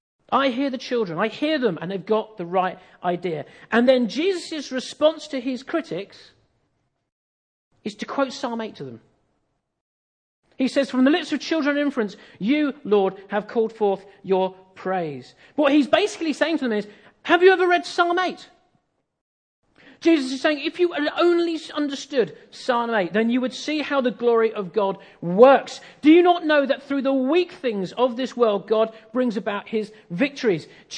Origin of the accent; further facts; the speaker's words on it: East of England, United Kingdom; I come from East Anglia, right? It's the same. You'd never want to go back.